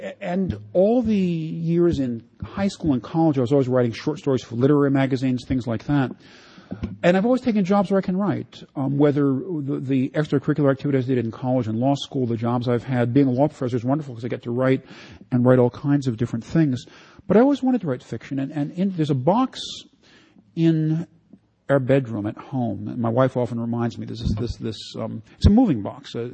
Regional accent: Washington, District of Columbia, United States; when I was a little boy growing up in Washington, D.C., I used to buy these little spiral notebooks at we lived a block from the elementary school

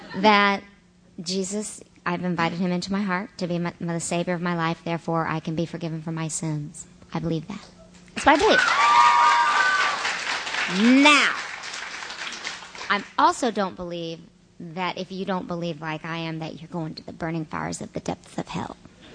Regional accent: Bible Belt, United States; growing up in the Bible Belt, there's lots of things that I don't believe anymore

